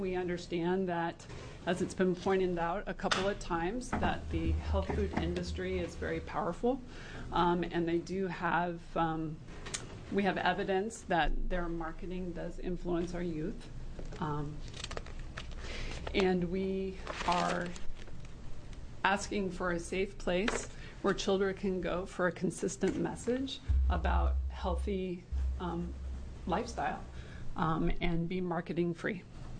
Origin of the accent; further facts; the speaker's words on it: Salem, Oregon, United States; I am an osteopathic family physician here in Salem, my hometown, for the past 10 years.